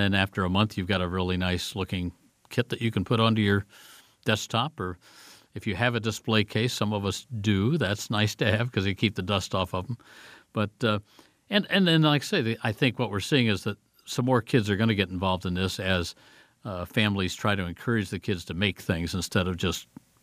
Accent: Indianapolis, Indiana, United States; My most recent was an Indy car because I'm an Indy car guy. I grew up in Indy, love racing.

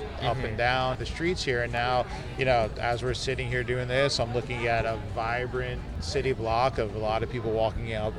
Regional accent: New Jersey, United States; now in California, United States; I grew up in New Jersey, so Jersey tomatoes are certainly something near and dear to my heart

